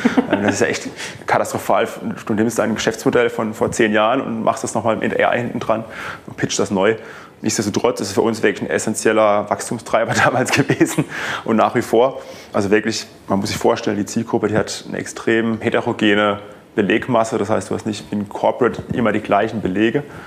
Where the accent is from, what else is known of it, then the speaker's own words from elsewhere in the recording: Baden-Württemberg, Germany; Wir kommen aus dem Badenerland.